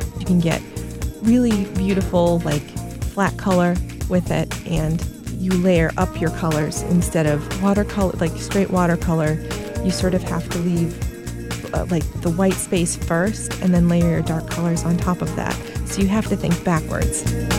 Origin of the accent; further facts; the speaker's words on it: Merrimack, New Hampshire, United States; I'm from Merrimack, New Hampshire.